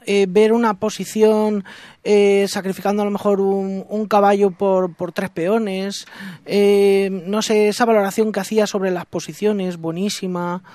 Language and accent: Spanish; L'Olleria, Valencian Community, Spain; Pues empecé como a los 5 años en mi pueblo, en Lollería